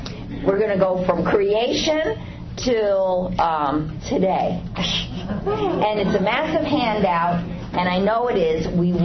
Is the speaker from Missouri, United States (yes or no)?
no; Bronx, New York, United States; I'm from the Bronx.